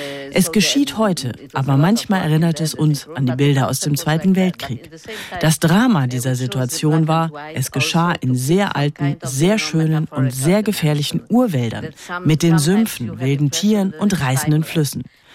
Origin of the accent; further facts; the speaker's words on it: Poland; Mich hat das als Polin sehr betroffen.